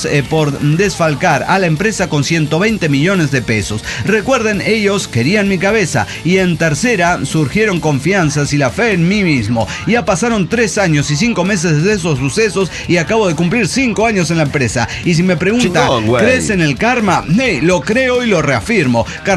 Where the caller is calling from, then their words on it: Bucaramanga, Santander, Colombia; de Bucaramanga.